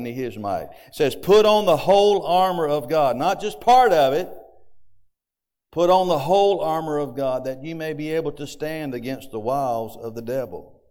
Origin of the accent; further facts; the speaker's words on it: England, United Kingdom; I'm an Englishman, but I still like sauerkraut.